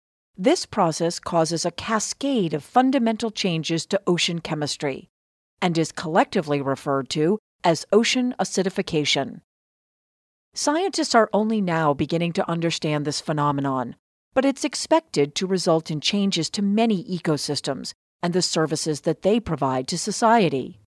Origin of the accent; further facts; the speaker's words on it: Cape Cod, Massachusetts, United States; I grew up on Cape Cod and spent a whole lot of time in, on, and by the water.